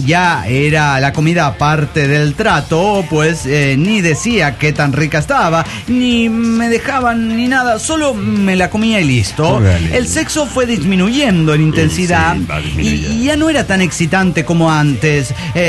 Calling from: Aguascalientes, Mexico; de Aguascalientes, México.

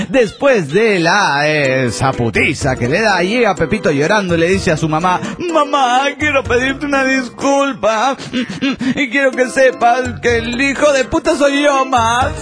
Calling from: Guadalajara, Jalisco, Mexico; de Guadalajara, Jalisco, México.

